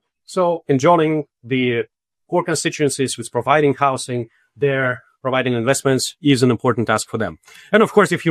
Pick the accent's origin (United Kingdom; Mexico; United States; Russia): Russia; Tyumen, Tyumen Oblast; So one of them is Tumen, Russia, my hometown, where I've done some field work and I observed over the years.